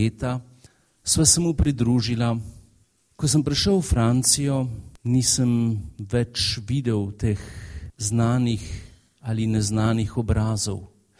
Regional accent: Zaplez, Lower Carniola, Slovenia; Doma sem iz Zapleza na Dolenjskem

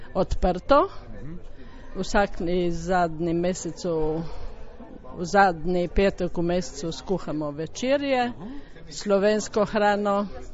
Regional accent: Ajdovščina, Goriška, Slovenia; now in Malmö, Sweden; Mi smo iz Malmeja, drugače sem pa iz Ajdoščine.

